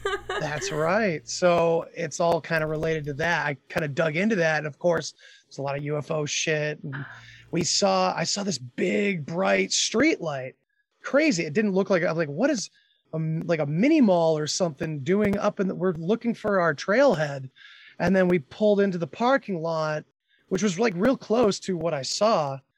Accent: Massachusetts, United States; And I was from Massachusetts too, but my friend and I took off to Oregon because his brother lives out there.

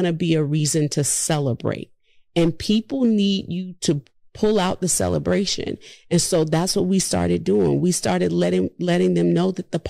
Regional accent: New Orleans, Louisiana, United States; I'm from New Orleans. I'm a New Orleans girl through and through.

